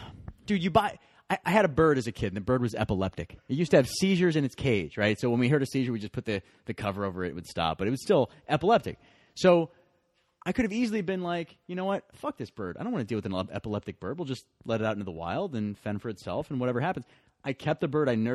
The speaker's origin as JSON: {"language": "English", "town": "Columbus", "region": "Ohio", "country": "United States", "tie": "born there", "also_born_or_lived": "Cleveland", "said": "I was born in Columbus. I lived in Cleveland for 10 years."}